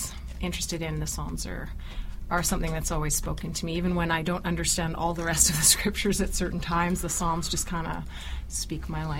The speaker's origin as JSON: {"language": "English", "town": "Winnipeg", "region": "Manitoba", "country": "Canada", "lives_now": "British Columbia, Canada", "said": "I'm actually from Winnipeg."}